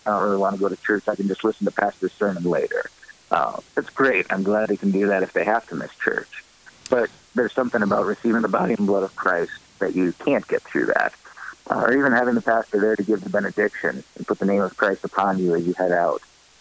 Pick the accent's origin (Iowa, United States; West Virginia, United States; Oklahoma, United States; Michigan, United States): Michigan, United States; now in Boulder, United States; And as many people who know me know, we're from Michigan originally, and a lot of our family is back there.